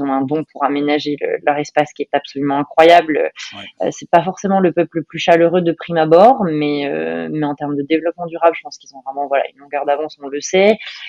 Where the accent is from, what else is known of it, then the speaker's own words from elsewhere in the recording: France; moved away; je la regarde de loin, la France, et ça reste que je l'aimerais toujours parce que ma famille et mes racines y sont.